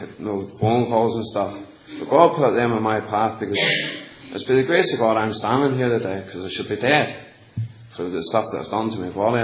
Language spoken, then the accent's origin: English; Ballymena, Northern Ireland, United Kingdom; I'm from Ballymena, County Antrim.